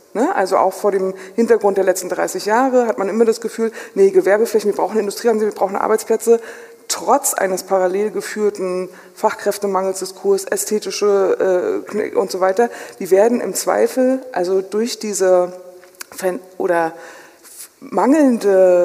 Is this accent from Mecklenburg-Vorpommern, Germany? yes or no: yes; Rostock, Mecklenburg-Vorpommern, Germany; ich komme von der Ostsee, aus Rostock.